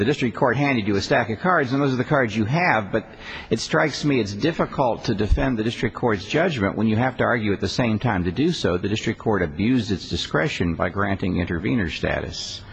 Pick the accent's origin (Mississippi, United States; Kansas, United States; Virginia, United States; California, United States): Virginia, United States; Oh, I'm from Virginia, so I'm used to it.